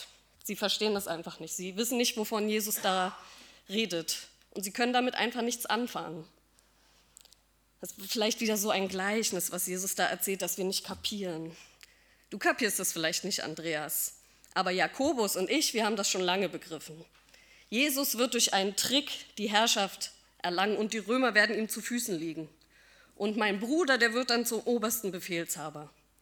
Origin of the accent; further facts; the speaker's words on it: Berlin, Germany; ich bin hier aufgewachsen in Lichtenberg